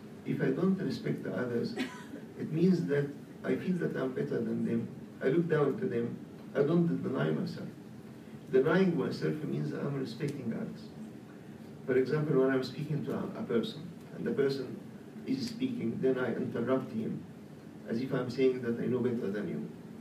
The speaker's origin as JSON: {"language": "English", "country": "Egypt", "said": "But by our nature, we came from Egypt, we respect people."}